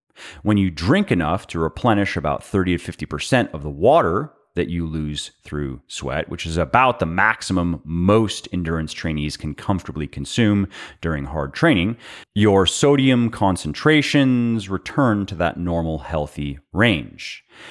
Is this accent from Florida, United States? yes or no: yes; Florida, United States; I grew up in Florida.